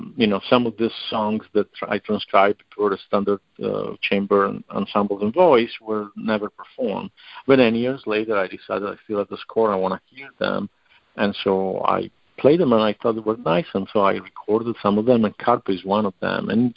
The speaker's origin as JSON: {"language": "English", "region": "Sardinia", "country": "Italy", "second_language": "English", "said": "I'm originally from Sardinia, so my father and mother will hum, like, you know, other members of my family, traditional Sardinian folk tunes."}